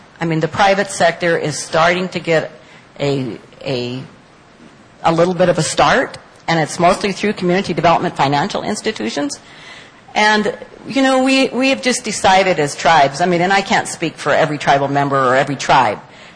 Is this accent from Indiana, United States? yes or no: no; Pine Ridge Indian Reservation, South Dakota, United States; I'm from the Pine Ridge Indian Reservation in South Dakota, and I've worked there for so many years and now working with tribes all over the country.